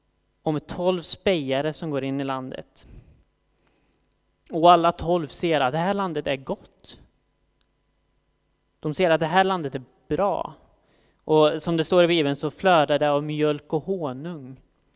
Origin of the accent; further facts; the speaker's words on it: Kil, Värmland, Sweden; jag kommer från Värmland. Jag kommer inte från Årjäng som Elin gör, utan jag kommer från Kil som är helt klart en bättre ort än Årjäng.